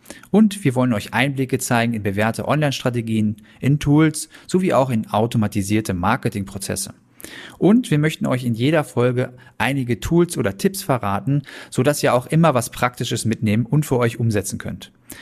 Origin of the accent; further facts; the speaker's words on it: Langenhagen, Lower Saxony, Germany; ich bin Digitalisierungsberater und Dachdeckermeister und ich stamme aus einer Handwerkerfamilie aus Hannover-Langenhagen